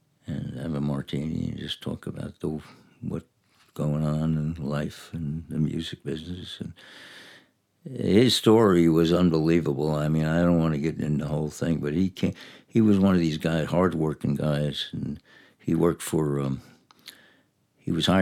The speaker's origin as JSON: {"language": "English", "region": "New York", "country": "United States", "said": "He's from Nashville. I'm from New York."}